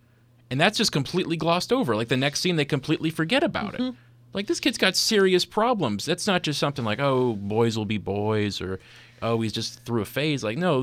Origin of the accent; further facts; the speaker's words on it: United States; Yeah, maybe it just wasn't, as an American, we shouldn't expect that.